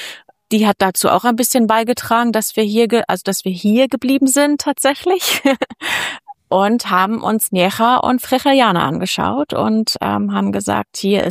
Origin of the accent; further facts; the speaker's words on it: Northern Germany, Germany; now in Spain; sehr hoch für uns Flachländer, ich komme aus dem Norden